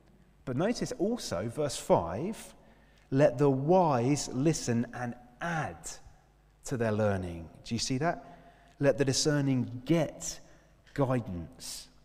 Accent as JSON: {"language": "English", "town": "Cambridge", "region": "East of England", "country": "United Kingdom", "tie": "born or raised there", "said": "I grew up in Cambridge, surrounded by people from Cambridge University."}